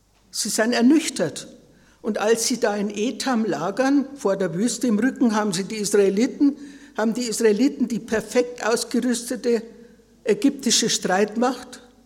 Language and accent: German; Bavaria, Germany; dass ich sehr schnell wieder meinen Heimatort, was sehr schwierig ist ja heute, eine Wohnung bekommen habe